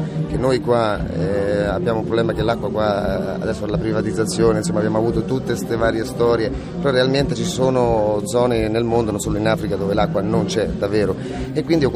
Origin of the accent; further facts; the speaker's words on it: Filottrano, Marche, Italy; noi veniamo dalle Marche, da Ancona … io sono di Filottrano